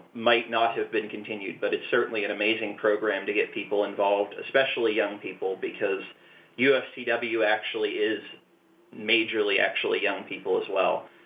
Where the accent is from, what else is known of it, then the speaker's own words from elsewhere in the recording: Pittsburgh, Pennsylvania, United States; I expected to be picked on just because I was from Pittsburgh.